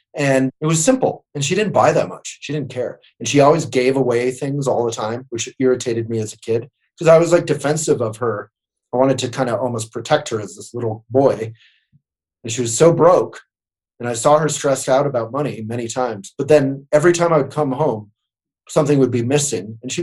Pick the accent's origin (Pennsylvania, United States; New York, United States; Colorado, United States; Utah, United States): Colorado, United States; Boulder; Allen Ginsberg, who I grew up knowing here in Boulder, the Beat poet